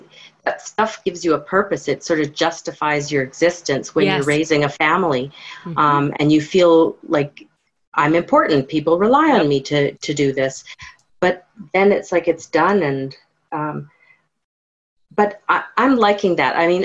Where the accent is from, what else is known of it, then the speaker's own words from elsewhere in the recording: Canada; also born or lived in North Carolina, United States; As a Canadian, I did hesitate.